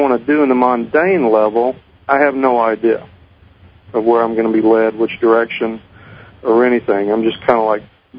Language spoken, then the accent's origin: English; Hiawassee, Georgia, United States; Up in North Georgia, actually, in the mountains.